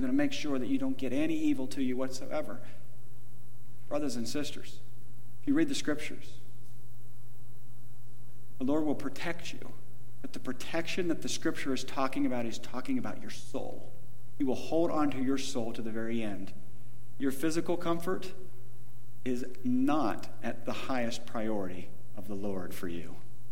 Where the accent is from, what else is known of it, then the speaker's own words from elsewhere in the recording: United States; And I love America. I'm an American. I love being American